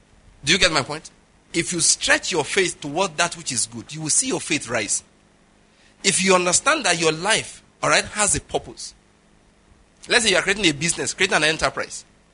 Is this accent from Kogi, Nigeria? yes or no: no; Ondo, Nigeria; I'm from Ondo State, she's from Delta State.